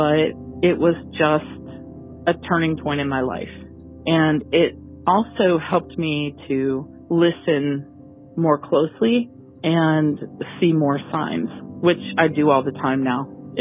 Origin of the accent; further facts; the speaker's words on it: Goldsboro, North Carolina, United States; I'm from Goldsboro, North Carolina.